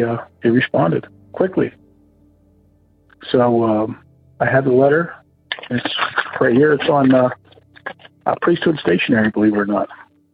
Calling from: Pennsylvania, United States; I'm calling back from Western PA.

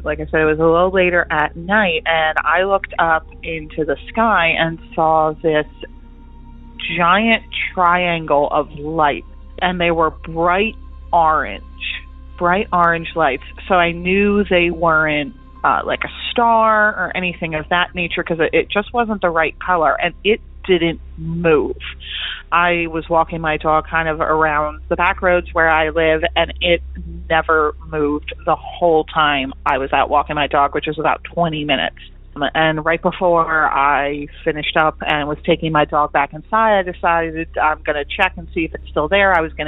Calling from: Pennsylvania, United States; I'm calling from Lancaster County, Pennsylvania

